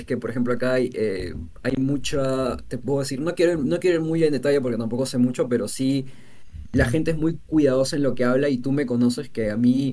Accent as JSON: {"language": "Spanish", "country": "Peru", "accent": "Peruvian", "said": "Quiero principalmente que no perder el dejo peruano, porque me han dicho que sí tengo acento peruano, que el acento peruano se percibe."}